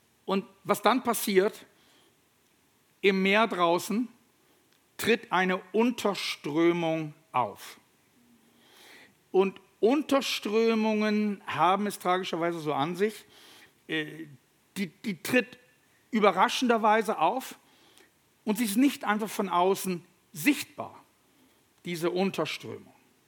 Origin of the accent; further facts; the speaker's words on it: North Sea coast, Germany; moved away as an adult; Also ich bin an der Nordsee aufgewachsen, bis zum zarten Alter von 19.